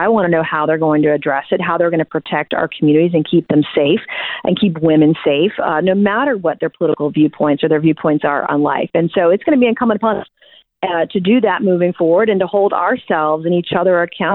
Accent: South Carolina, United States; We're seeing shootings increase in my home state of South Carolina.

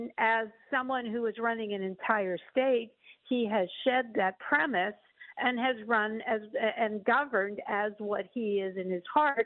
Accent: Pennsylvania, United States; He has a great approval rating in my home state. It's at 64%

